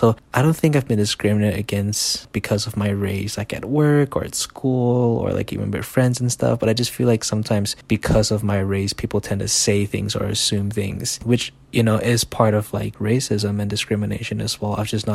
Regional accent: Malaysia; So I was born and raised in Malaysia, but ethnically I'm Chinese. My grandparents emigrated from China to Malaysia, so I am ethnically Chinese, but I always tell people that I'm Malaysian because that's who I am.

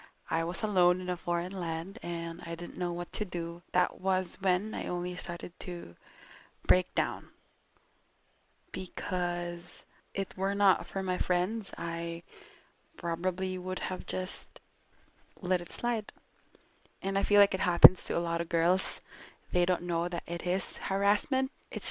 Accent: Philippines; because I'm from the Philippines.

